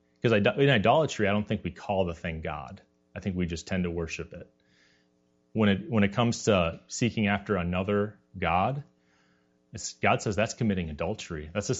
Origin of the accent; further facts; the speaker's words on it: Wisconsin, United States; I'm from Wisconsin, so it's the Packers, obviously.